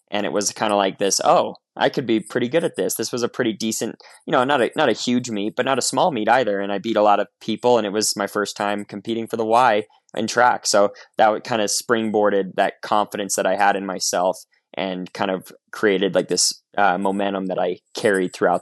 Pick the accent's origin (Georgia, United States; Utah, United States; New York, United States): Utah, United States; I think that comes from like growing up in Utah. You know, I competed in high school in the state of Utah.